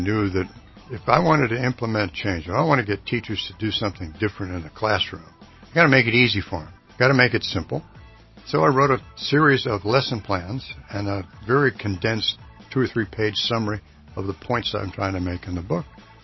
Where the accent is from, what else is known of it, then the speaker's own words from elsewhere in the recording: United States; born there; you come from Great Britain, I was born in the United States, our cultural differences are huge.